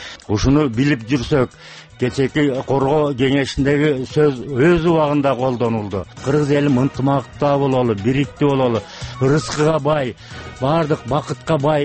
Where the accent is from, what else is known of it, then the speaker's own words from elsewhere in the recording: Issyk-Kul Region, Kyrgyzstan; Ысык Көлдөн болом.